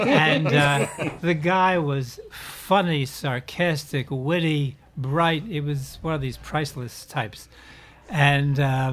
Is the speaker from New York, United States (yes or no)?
yes; Long Island City, New York, United States; In Long Island City. I even went to PS1.